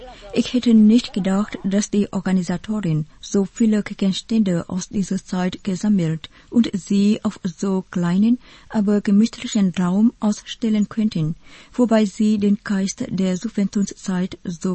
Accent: Quy Nhon, Bình Định, Vietnam; Meine Großmutter und meine Mutter stammen ursprünglich aus Hanoi, aber ich bin in Quy Nhơn geboren und aufgewachsen.

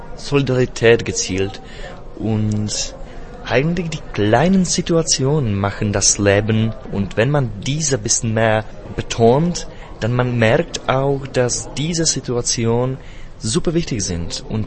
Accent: Czechia; first language Czech; German is a second language; ich bin Tscheche, also die Emotionen sind besser als ja in der tschechischen Sprache als in der deutschen Sprache.

